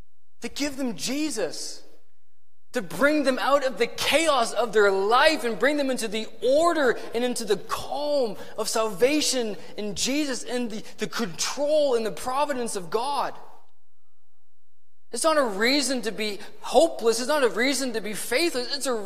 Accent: Canada; I'm a Canadian, so my heart is for Canada.

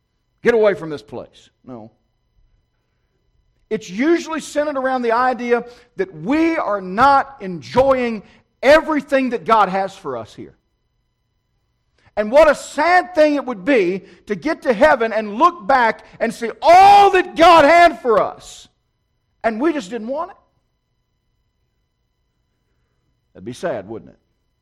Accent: Richmond, Virginia, United States; I'm from the Richmond area.

